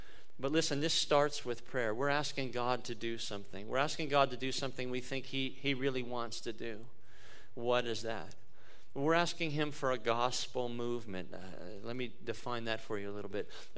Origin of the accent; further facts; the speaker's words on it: Pennsylvania, United States; I grew up in Western Pennsylvania. Guess who I cheer for? The Steelers.